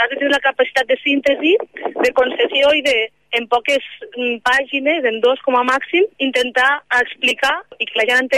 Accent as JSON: {"language": "Catalan", "town": "Flix", "region": "Catalonia", "country": "Spain", "said": "de la Marta Rojals, de la Palma d'Ebre, o sigui, convilatana gairebé meua, que jo soc de Flix"}